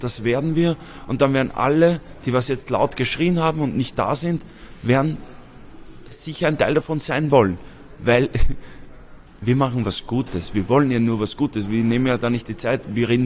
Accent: Austria; ich bin Österreicher

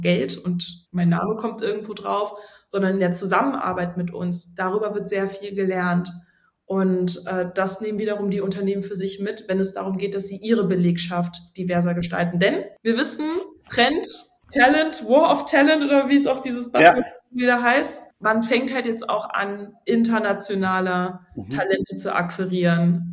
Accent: Neuss, North Rhine-Westphalia, Germany; born there; Ja, ich bin in Neuss geboren

